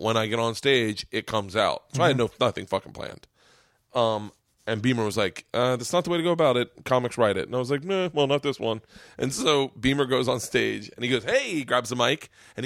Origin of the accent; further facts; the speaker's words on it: Tampa, Florida, United States; now in New York, United States; a guy I grew up with in Tampa. And when I moved to New York, I didn't know anybody